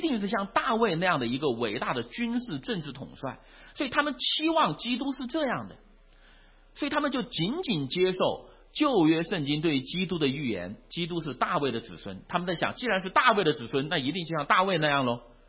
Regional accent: China; 我大家都知道我来自于中国大陆嘛

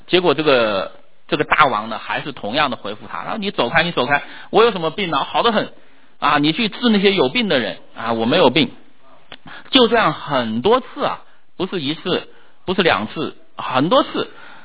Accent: China; 那个时候我是在中国大陆，我那时候被教导人定胜天啊。我从小我是受这样的教育长大的。

